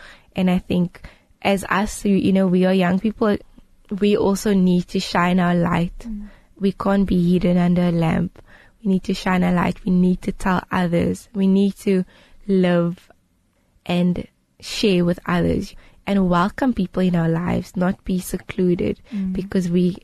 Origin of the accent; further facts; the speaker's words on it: Pretoria, Gauteng, South Africa; I mean, I'm from Pretoria, and it's amazing.